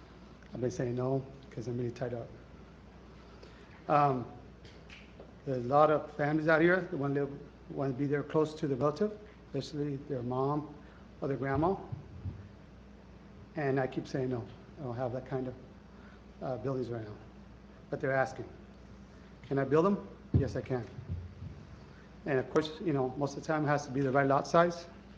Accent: Othello, Washington, United States; I've been a resident since I was born in Othello.

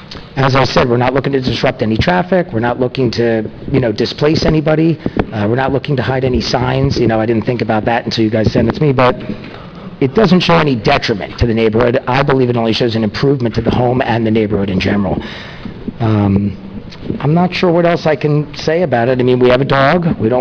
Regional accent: Philadelphia, Pennsylvania, United States; now in Margate, United States; You know, we're from Philadelphia. So we just decided after 30 years, and our children are 28 and 24, we think we'd like to live here.

